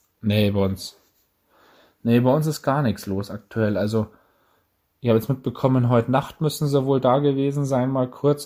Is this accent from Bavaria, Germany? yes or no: yes; Bavaria, Germany; Haben auch zumindest bei uns in Bayern die Forellen zum Teil Schonzeitende gehabt.